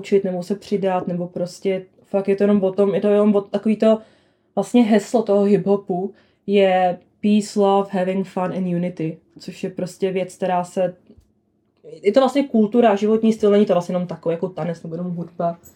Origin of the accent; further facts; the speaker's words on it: Italy; now in Czech Republic; já jsem přišla z Itálie, ona ze Slovenska, spotkali jsme se v Česku